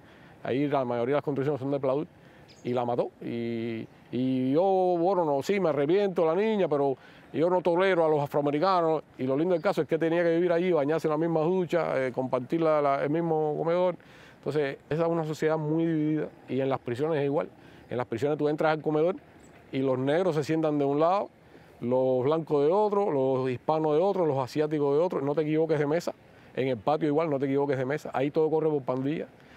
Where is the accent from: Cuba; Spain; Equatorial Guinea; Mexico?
Cuba; yo soy cubano y yo soy cubano de Cuba